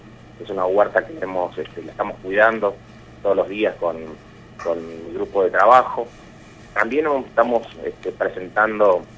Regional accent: Colonia Elía, Entre Ríos, Argentina; yo soy de Colonia Elía, nací en Colonia Elía, me crié en Colonia Elía, volví siendo docente en la escuela secundaria, fui alumno de la escuela 28, y provengo de una familia muy humilde de Colonia Elía

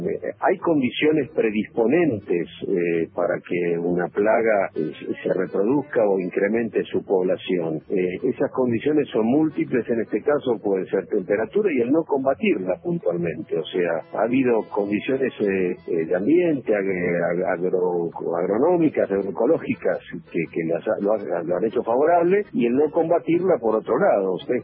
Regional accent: Buenos Aires, Argentina; moved away as an adult; now in Metán, Argentina; me recibí en el año 83 y me vine para acá, desde Buenos Aires a Metán, me quedé, hace 30 y pico de años que estoy acá.

